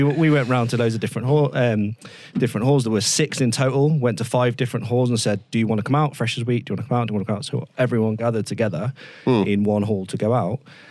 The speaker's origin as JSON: {"language": "English", "town": "Leamington", "region": "West Midlands", "country": "United Kingdom", "said": "She's from Carver, I'm from Leamington."}